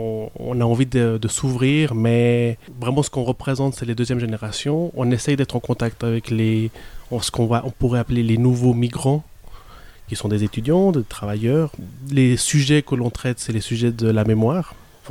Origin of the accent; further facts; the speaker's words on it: Switzerland; born there; Je suis chilien d'origine. Je suis suisse parce que je suis aussi né ici. Je suis fils d'ex-réfugiés politiques qui sont arrivés dans les années 70.